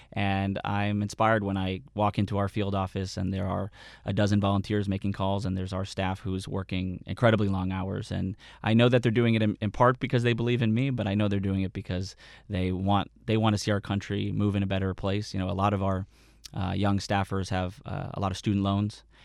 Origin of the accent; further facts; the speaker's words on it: Ohio, United States; And growing up in Ohio in a small town on our one block, we had the whole political spectrum on our block